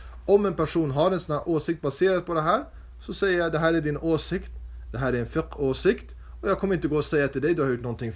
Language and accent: Swedish; Stockholm, Stockholm County, Sweden; jag känner inte till så många andra städer utan jag kommer från Stockholm själv.